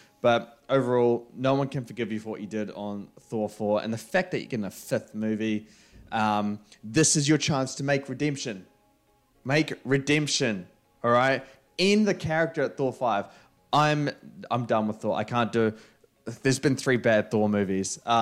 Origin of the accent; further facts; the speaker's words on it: New Zealand; Despite the fact that I'm from New Zealand. Guys, I'm from New Zealand. I can say this.